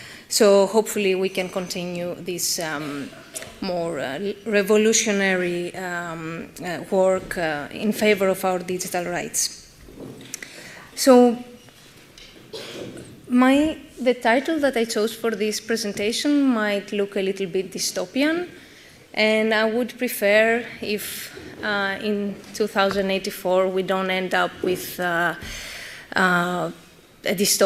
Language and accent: English; Greece; now in Brussels, Belgium; I'm from Greece. For the last 2 years and a half, I live in Brussels.